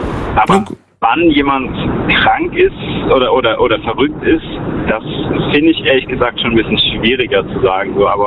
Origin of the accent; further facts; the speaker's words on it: Karlsruhe, Baden-Württemberg, Germany; Hi, ich bin aus Karlsruhe.